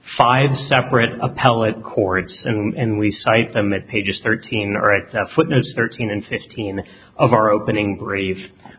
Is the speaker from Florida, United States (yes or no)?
no; Washington, District of Columbia, United States; I'm from Washington, D.C.